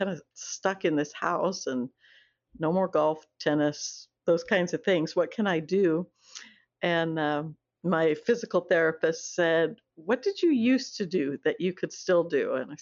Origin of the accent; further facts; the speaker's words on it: Southeast, United States; My father was a military pilot, so I grew up mostly in the Southeast.